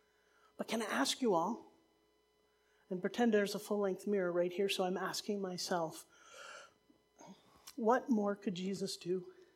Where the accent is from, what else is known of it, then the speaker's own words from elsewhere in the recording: New Jersey, United States; She's from New Jersey, we're from the Garden State.